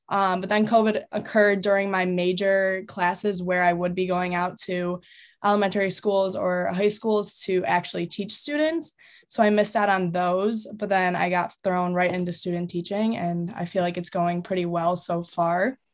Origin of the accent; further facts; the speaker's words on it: Buffalo, New York, United States; I'm from Buffalo, but I've been going to SUNY Cortland for 4 years